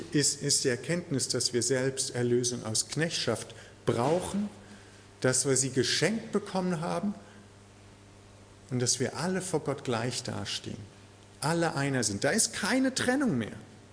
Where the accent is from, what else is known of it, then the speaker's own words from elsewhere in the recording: Germany; Ich bin Deutscher, aber ist egal.